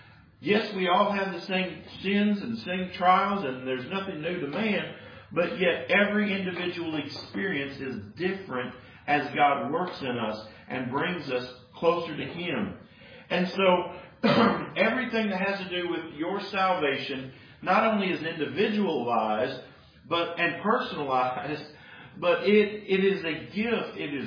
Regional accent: United States; other countries will call us Christians because we're from America, okay?

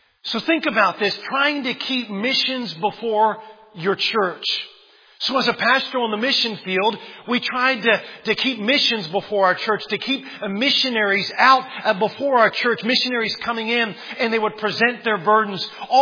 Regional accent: Washington, District of Columbia, United States; I grew up driving on the Beltway.

